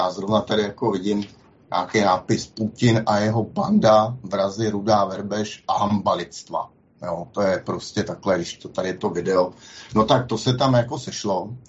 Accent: Hradec Králové, Hradec Králové Region, Czechia; dokonce i u nás v Hradci Králové

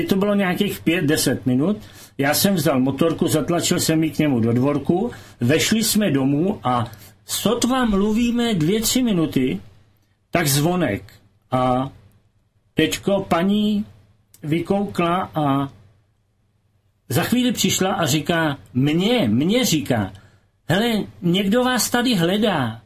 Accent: Bohemia, Czechia; já jsem říkal, že jsem z Čech

